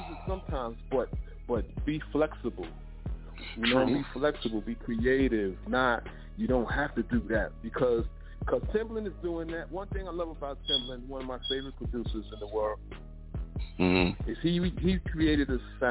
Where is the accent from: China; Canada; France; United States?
United States; New York; now in Delaware, United States; from my city, I'm from New York, but I reside in Delaware now.